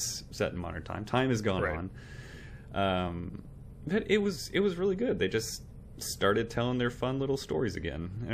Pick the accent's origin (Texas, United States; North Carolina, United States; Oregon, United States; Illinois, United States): Texas, United States; we grew up in Texas, and these are just my parents and my friend's parents.